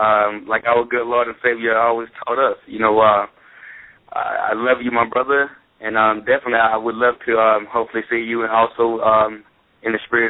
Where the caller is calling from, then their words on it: North Carolina, United States; I'm calling from North Carolina.